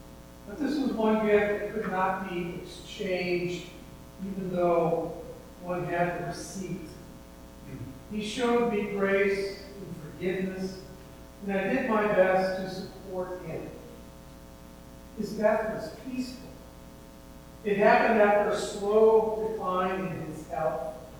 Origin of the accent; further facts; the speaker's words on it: Midwest, United States; I'm from the Midwest.